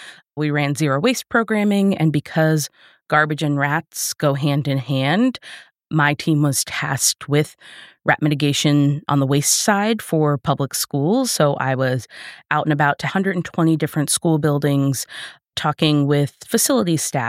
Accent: New York, United States; It is true. I grew up in a house that was abutting railroad tracks.

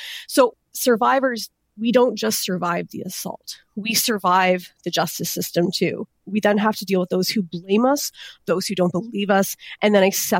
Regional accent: Canada; because we are Canadian, we do see hockey as our game.

